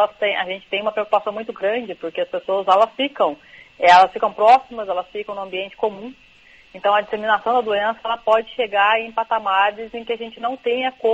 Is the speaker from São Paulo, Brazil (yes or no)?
yes; São Paulo, Brazil; eu que sou paulista, né?